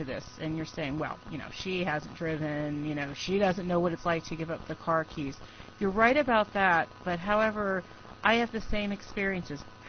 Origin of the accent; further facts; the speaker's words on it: New Jersey, United States; born there; I was born in New Jersey, so if we have any affiliates from the Monmouth County, New Jersey area, maybe you even remember Howe Auto Driving School.